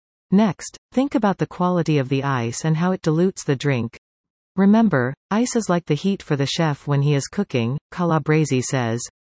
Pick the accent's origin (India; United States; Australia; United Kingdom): United Kingdom; England; So as an Englishman, it pains me to say it, but James Bond got it wrong.